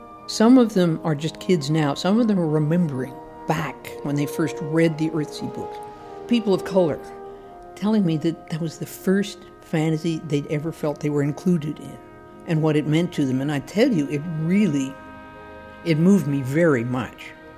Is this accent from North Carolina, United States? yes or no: no; Berkeley, California, United States; I grew up in Berkeley, California, because my father was the head of the anthropology department at UC Berkeley.